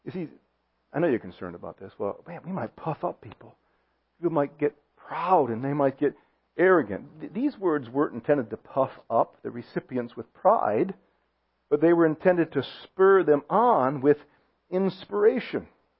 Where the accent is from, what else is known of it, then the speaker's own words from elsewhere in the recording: Michigan, United States; I'm from Michigan. And in many ways, Michigan in general, Detroit in particular, was built by Henry Ford.